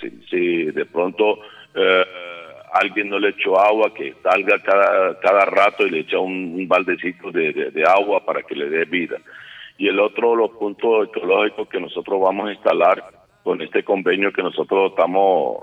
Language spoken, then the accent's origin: Spanish; La Guajira, Colombia; como buenos ciudadanos, como buenos colombianos, buenos guajiros, buenos maicaeros, buenos rihuacheros